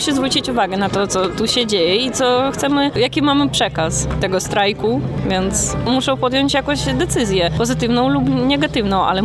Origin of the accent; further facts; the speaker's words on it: Mariupol, Donetsk Oblast, Ukraine; Polish is a second language; Ja jestem z Mariupolu, moja rodzina teraz siedzi gdzieś tam pod budynkiem bez dostępu do prądu